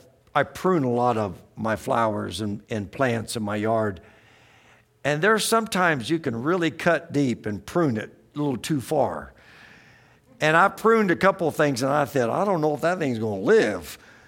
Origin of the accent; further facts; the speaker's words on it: Atlanta, Georgia, United States; now in Weaverville, United States; moved to Weaverville, North Carolina, where the cows live out there in the pasture. And, you know, I came from Atlanta, so, you know, having cows in the backyard was kind of funny to me